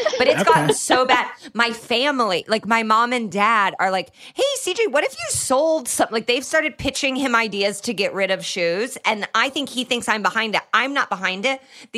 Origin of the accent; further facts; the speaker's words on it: Indiana, United States; this goes back to growing up in Indiana and it being clouded with racism